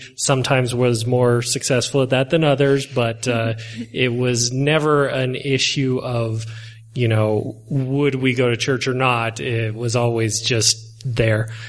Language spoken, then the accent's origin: English; Las Vegas, Nevada, United States; We grew up in the Las Vegas area in Nevada.